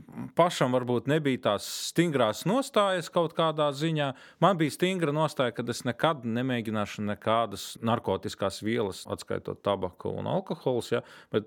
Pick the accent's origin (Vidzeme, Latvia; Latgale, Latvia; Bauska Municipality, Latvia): Latgale, Latvia; Krāslava; born there; mēs piedzimām Krāslavā, Latgales pusē, un tad mūs ar helikopteru transportēju šeien uz Rīgu